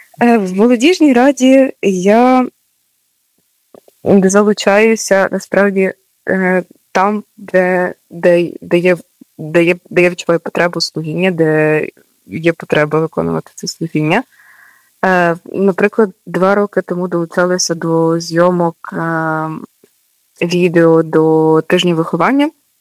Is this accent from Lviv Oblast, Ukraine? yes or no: no; Vinnytsia, Vinnytsia Oblast, Ukraine; в моїй діцезії, бо я з Вінниці.